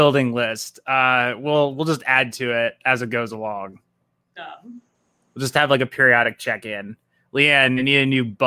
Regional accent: New Jersey, United States; I'm from New Jersey.

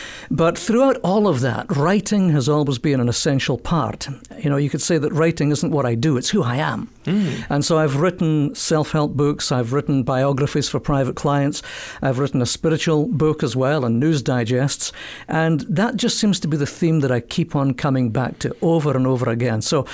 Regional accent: England, United Kingdom; now in Canada; as folk will pick up from the accent, I'm not from these parts. So hail from the UK, and I like to tell people I'm Scottish by race, I'm English by birth, and I'm Canadian by choice.

